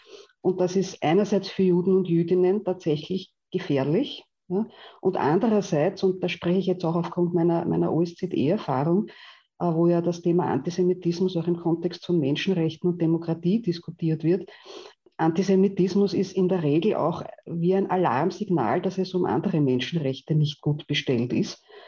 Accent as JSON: {"language": "German", "country": "Austria", "said": "Ich glaube, als Österreicherin ist es auch unabdingbar, die Gedenkkultur zu pflegen."}